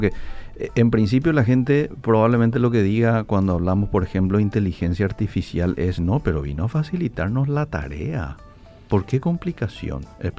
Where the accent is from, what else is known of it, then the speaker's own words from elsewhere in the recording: Paraguay; creo que como paraguayos ahí tenemos que crecer en analizar